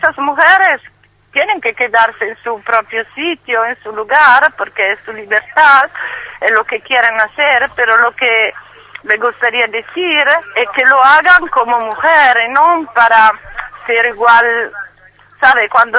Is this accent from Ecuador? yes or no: no; Italy; lo que queremos como mujeres italianas que vivimos en otros países es que vivir afuera no significa que hemos olvidado nuestro país.